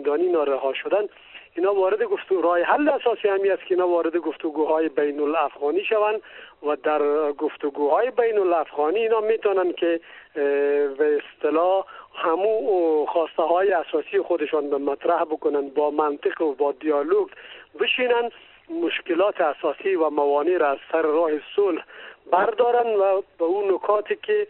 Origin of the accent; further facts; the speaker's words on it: Afghanistan; ما ولدانن به عنوان یک افغان